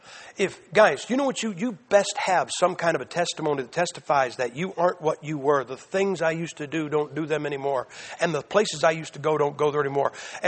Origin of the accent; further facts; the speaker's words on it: Massillon, Ohio, United States; We're in a burger joint on a freeway. And we're from Massillon, Ohio.